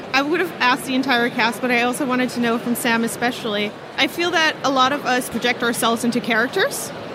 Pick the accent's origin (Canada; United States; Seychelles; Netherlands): Netherlands; English is a second language; I'm from the Netherlands